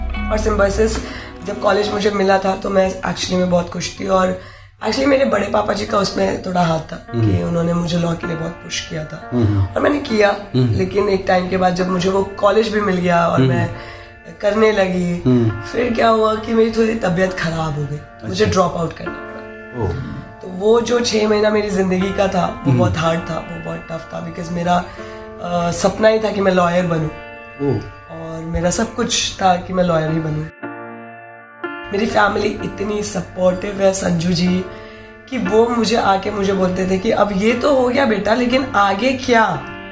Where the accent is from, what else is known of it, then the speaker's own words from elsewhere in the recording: Chhapra, Bihar, India; born there; also born or lived in Roorkee; मेरा जन्म हुआ है बिहार में।